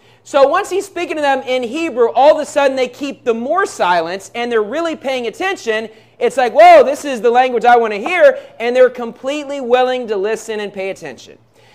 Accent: United States; As an American, you can kind of get a visa anywhere

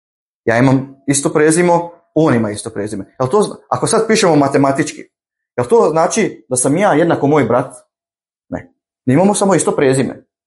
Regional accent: Croatia; Recimo, mi smo u Hrvatskoj. Ja sam Hrvat, ne znam.

